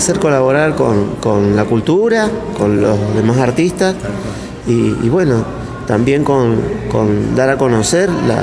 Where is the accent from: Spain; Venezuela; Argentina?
Argentina; Luzuriaga, Mendoza; Yo soy de Lusuriaga, Maipú.